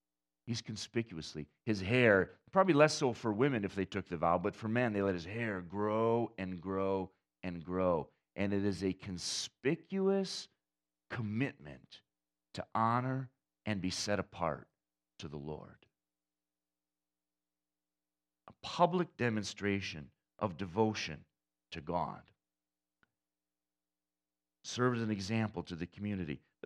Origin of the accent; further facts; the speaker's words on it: Saginaw, Michigan, United States; connected to the church I grew up in Saginaw